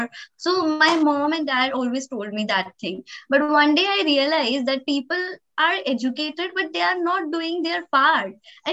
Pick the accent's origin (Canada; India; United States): India; Maharashtra; Because I am from Maharashtrian background.